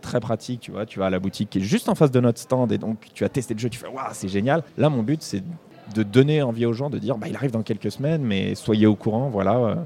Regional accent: Île-de-France, France; Moi, je suis de la banlieue parisienne.

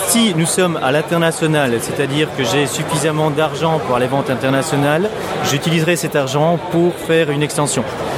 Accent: Belgium; parce que je suis un Belge et les Belges aiment bien la BD

